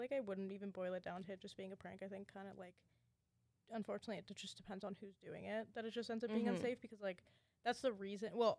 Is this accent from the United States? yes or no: no; Brampton, Ontario, Canada; I'm from Brampton, guys.